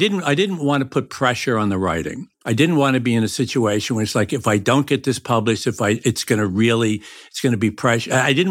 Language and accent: English; Newburgh, New York, United States; I think a piece of it is growing up in Newburgh, it was a 7 or 8 acres, my grandmother's, it was just woods.